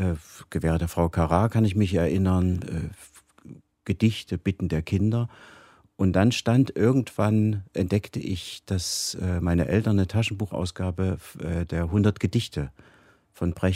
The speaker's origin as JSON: {"language": "German", "town": "Leipzig", "region": "Saxony", "country": "Germany", "tie": "born or raised there", "said": "Wir sind in Leipzig groß geworden"}